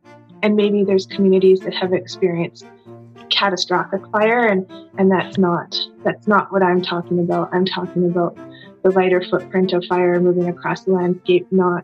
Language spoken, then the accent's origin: English; Lethbridge, Alberta, Canada; born there; now in Fort Nelson, Canada; I was born in Lethbridge, Alberta. My parents had a very large ranch beside the Head Smashed In Buffalo Jump, right in the middle of many different reservations in southern Alberta.